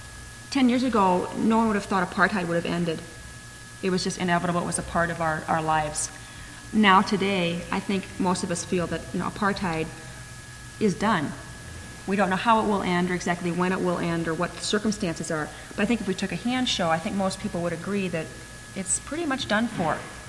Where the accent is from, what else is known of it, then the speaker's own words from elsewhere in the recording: Minneapolis, Minnesota, United States; we're from Minneapolis.